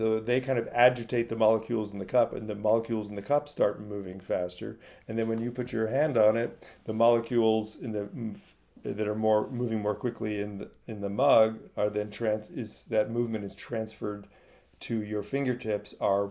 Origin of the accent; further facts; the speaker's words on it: California, United States; It's very different than, when I grew up in California, I used to see, smog, and, I couldn't see the mountains across the bay and all that.